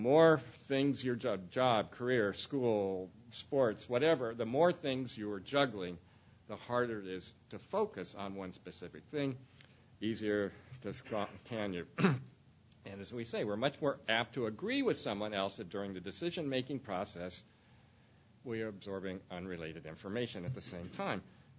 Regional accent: Ireland; and I did everything I've learned, not only as a psychologist, but as as an Irishman

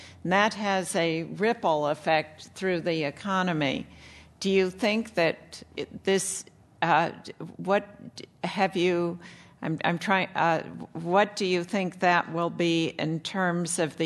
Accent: Washington, United States; born there; I was born in Washington.

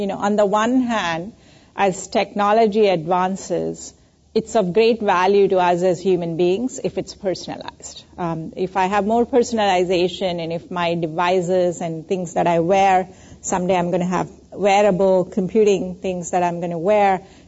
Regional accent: India; English is a second language; And I grew up in India, but I'm really glad that I learned English because it's a way I communicate

